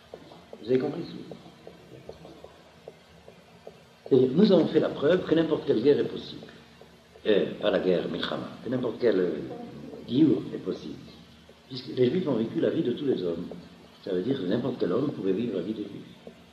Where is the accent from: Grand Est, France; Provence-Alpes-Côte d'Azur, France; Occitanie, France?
Grand Est, France; Bon, je suis alsacien.